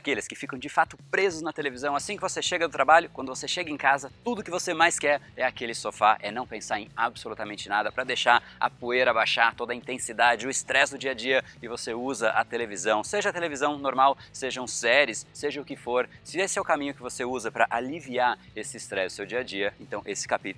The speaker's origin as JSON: {"language": "Portuguese", "country": "Brazil", "said": "eu sou, de fato, tenho cidadania portuguesa, sou brasileiro"}